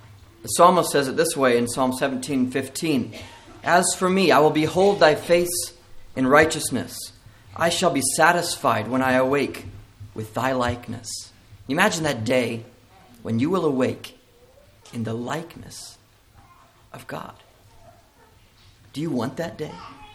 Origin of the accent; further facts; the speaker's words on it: Missouri, United States; I'm from Missouri, father of four and husband of Eunice.